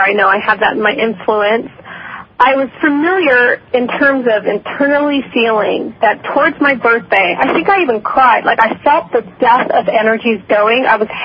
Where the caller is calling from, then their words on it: Colorado, United States; I'm calling from Colorado.